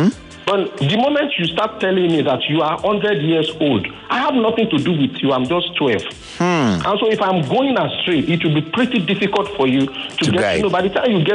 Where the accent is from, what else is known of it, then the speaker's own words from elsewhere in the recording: Ikorodu, Lagos, Nigeria; from Ikorodu.